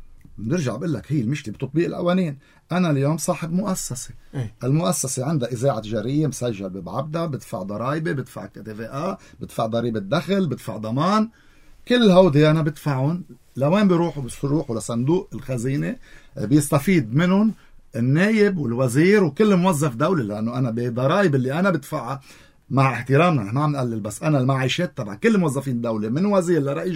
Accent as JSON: {"language": "Arabic", "country": "Lebanon", "said": "انا بشغله كلبناني"}